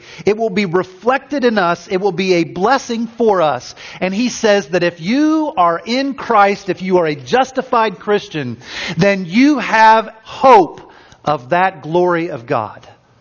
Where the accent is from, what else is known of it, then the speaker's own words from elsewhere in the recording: Indiana, United States; now in Minnesota, United States; When I was younger, in the early 1980s, growing up in Indiana, the big thing that you do and enjoy watching is basketball. It's as big there in Indiana as hockey or football is here in Minnesota.